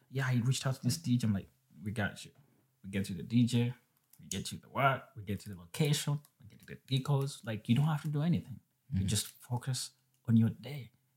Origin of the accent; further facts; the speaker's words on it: Uganda; I come from Uganda.